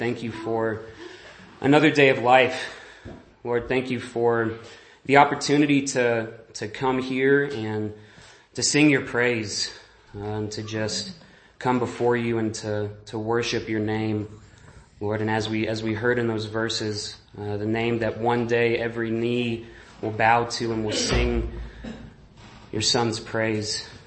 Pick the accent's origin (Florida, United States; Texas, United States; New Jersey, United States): Texas, United States; now in Laramie, United States; So I grew up in Texas, and I moved up to Laramie, Wyoming about almost 4 years ago.